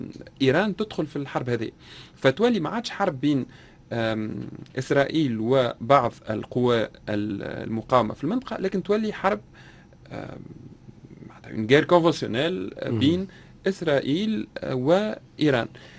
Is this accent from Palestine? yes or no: no; Tunisia; كتونسي وعربي